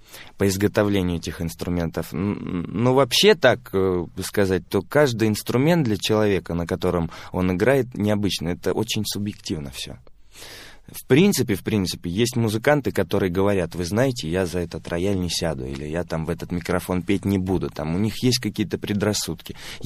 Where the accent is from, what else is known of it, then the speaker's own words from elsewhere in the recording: Russia; born there; и я родился в России, и во мне не может этого не быть